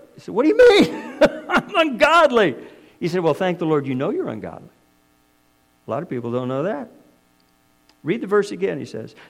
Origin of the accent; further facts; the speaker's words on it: Canada; I'm a Canadian, right? I'm one of the nice guys.